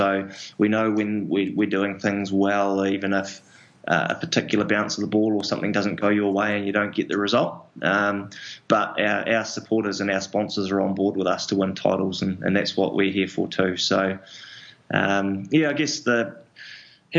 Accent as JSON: {"language": "English", "country": "New Zealand", "tie": "born or raised there", "said": "growing up in New Zealand, rugby's a big one"}